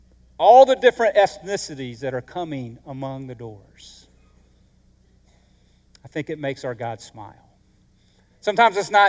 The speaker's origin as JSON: {"language": "English", "region": "North Carolina", "country": "United States", "said": "Also, I am from North Carolina, and I often get this question: who do you pull for, Duke or North Carolina?"}